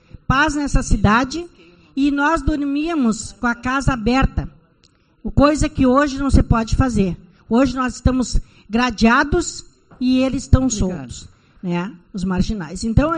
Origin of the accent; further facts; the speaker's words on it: Rio Grande do Sul, Brazil; é nós que fazemos a nossa cultura do Rio Grande do Sul.